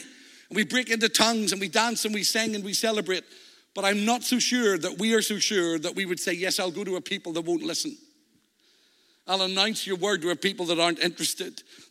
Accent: Northern Ireland, United Kingdom; I come from Northern Ireland

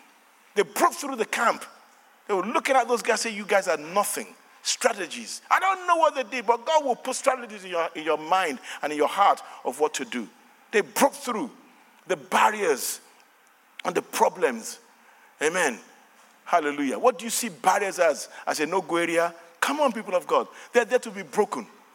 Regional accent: Nigeria; accent: Nigerian; Sorry, I know it's my Nigerian accent, but be blessed.

